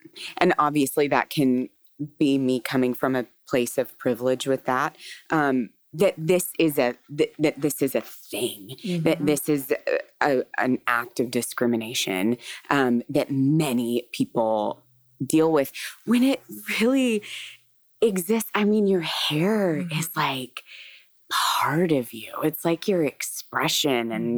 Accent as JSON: {"language": "English", "region": "Tennessee", "country": "United States", "said": "I'm a Tennessee gal, too."}